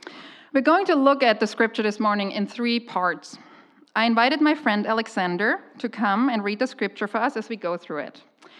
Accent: Germany; English is a second language; So, Germany, that's it.

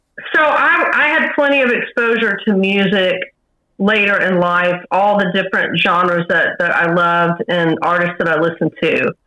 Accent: Plano, Texas, United States; also born or lived in Georgia / Dallas; I was born in Georgia, but immediately moved to Dallas, you know, as a young child. Maybe I was 3. And then I grew up in Plano, Texas, which is just north of Dallas.

